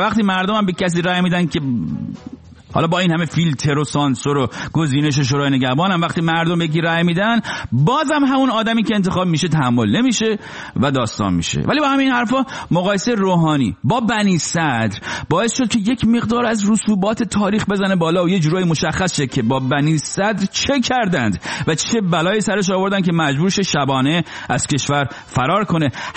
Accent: Rasht, Gilan, Iran; خب منم اهل رشتم

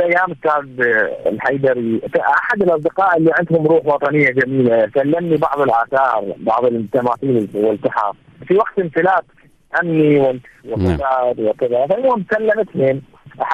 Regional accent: Amarah, Maysan, Iraq; أنا قاعد أساهم بالفعل بأنه أبناء العراق قاعد يشوفون مدينتي، أبناء الخارج قاعد يشوفون مدينتي،

